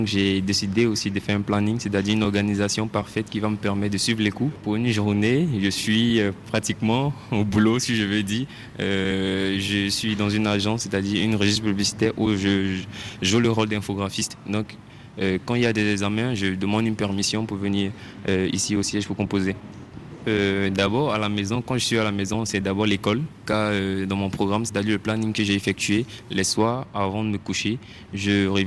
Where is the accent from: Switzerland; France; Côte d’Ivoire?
Côte d’Ivoire; Divo, Lôh-Djiboua; now in Abidjan, Côte d'Ivoire; Je viens de la région du Lobe-Djivois, précisément à Divo, et j'avais la possibilité de rester à Divo et suivre les cours, mais j'ai préféré venir ici à Abidjan